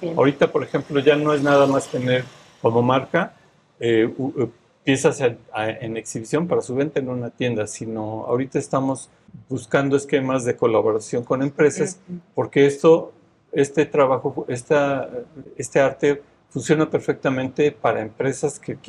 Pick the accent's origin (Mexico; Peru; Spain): Mexico; no solamente yo como individuo, sino como mexicano.